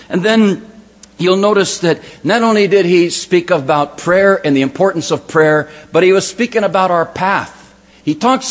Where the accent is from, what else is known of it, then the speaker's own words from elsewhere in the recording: Los Angeles, California, United States; Most of you may know that we come from Southern California, a little place called Los Angeles, better known as L.A., if you'd like.